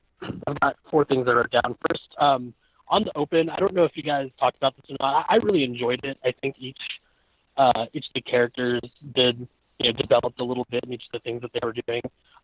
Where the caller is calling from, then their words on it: Tulsa, Oklahoma, United States; from Tulsa.